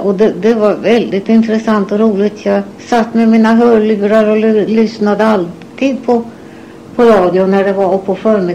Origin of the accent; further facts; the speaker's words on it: Normlösa, Östergötland, Sweden; born there; Jag är född den 17 mars 1915 och jag är född i en socken som heter Normlös. Han är i Östergötland, ungefär en mil från Skänninge.